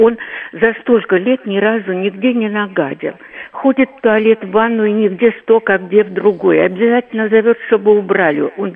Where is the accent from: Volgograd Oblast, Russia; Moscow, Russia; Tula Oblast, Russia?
Moscow, Russia; я из Москвы, мне много лет, очень, 90 лет